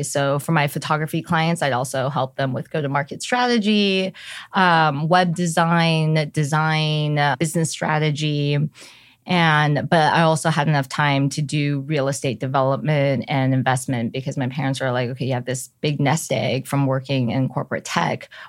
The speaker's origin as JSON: {"language": "English", "region": "California", "country": "United States", "tie": "born or raised there", "said": "I grew up a lot in the Bay Area and have a very strong love for San Francisco."}